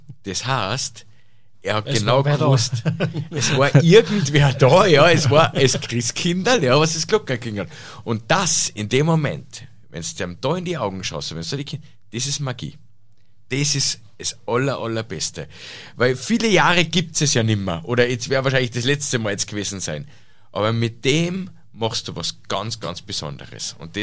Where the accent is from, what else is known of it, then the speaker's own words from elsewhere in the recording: Salzburg, Austria; Wir haben eine Tradition in Salzburg. Ja. Zumindest wir da im Land, da wo ich herkomme, da haben wir eine Tradition